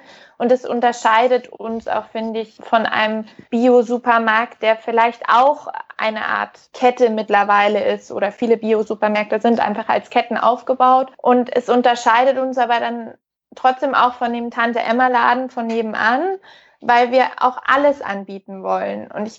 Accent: Munich, Bavaria, Germany; Ich bin gebürtige Münchnerin, bin 32 Jahre

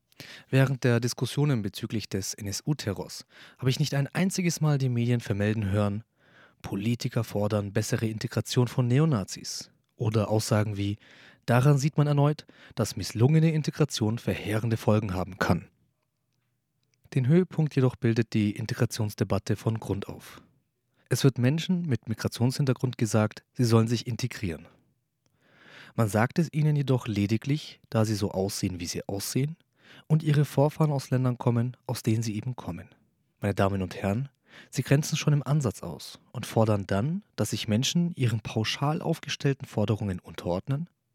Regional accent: Nuremberg, Bavaria, Germany; born there; Wie eingangs erwähnt, bin ich in Nürnberg geboren. Das heißt, ich bin in diese Gesellschaft hineingeboren.

